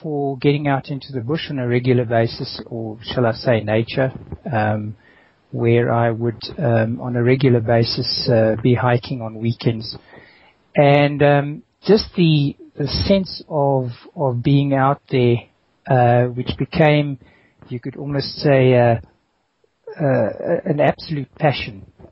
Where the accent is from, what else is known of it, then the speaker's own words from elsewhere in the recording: Middelburg, Mpumalanga, South Africa; also born or lived in Johannesburg; mother is Afrikaans, and my father is second generation British. And I was born in Johannesburg, and we moved when I was a small baby. We moved to a town called Middelburg, where my father was a principal of a primary school.